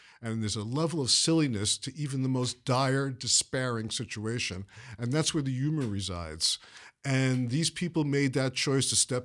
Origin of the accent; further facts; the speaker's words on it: Brooklyn, New York, United States; it was like the Jamaica of comedy where I grew up in Brooklyn.